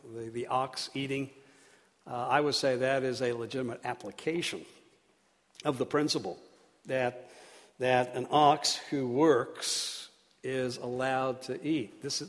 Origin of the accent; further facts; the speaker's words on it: United Kingdom; now in United States; I'm a Brit. I'm also an American citizen, so I can say something about Americans.